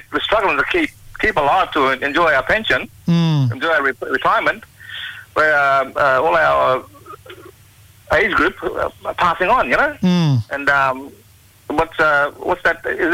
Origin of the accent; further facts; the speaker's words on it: Darnley Island, Queensland, Australia; I'm from Darling Island, Eastern Torres Strait.